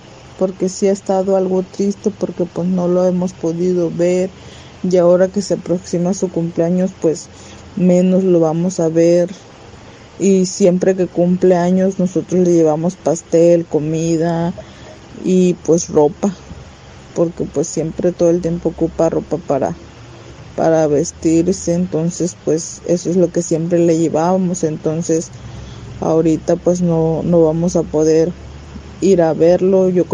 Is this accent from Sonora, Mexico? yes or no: yes; Loma de Bácum, Sonora, Mexico; desde acá, desde la tribu Yaqui, desde mi pueblo que se llama Loma de Baco, en el estado de Sonora